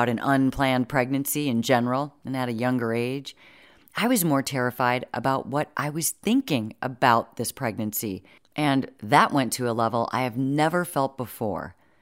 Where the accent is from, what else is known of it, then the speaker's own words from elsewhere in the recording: Florida, United States; I'm from Florida, Aiden's from Georgia, and we met at Emory University.